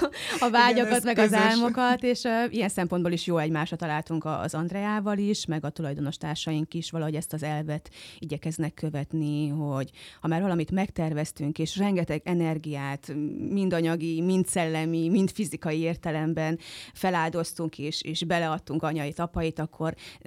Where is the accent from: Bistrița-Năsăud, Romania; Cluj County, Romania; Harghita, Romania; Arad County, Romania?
Harghita, Romania; Odorheiu Secuiesc; Azért lett szék, mert én széki lány vagyok, Udvarhely széken születtem, Székelyudvarhelyen egészen pontosan, és ugye Erdélyben azért a régiókat, a régi vármegyéket székekként ismerhetik az ott élők